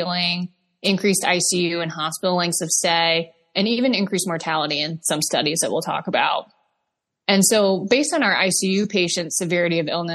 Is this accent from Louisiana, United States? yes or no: no; Michigan, United States; moved away as an adult; now in Baltimore, United States; I am originally from Michigan and moved south for undergrad at the University of Alabama before coming back to Michigan to complete pharmacy school at Wayne State University in Detroit.